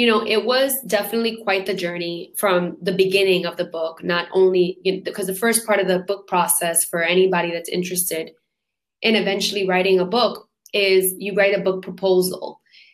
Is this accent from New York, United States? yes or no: yes; New York City, New York, United States; now in Puerto Rico; You know, I grew up in Brooklyn, I grew up in then in Queens, in New York, and then now I live in Puerto Rico.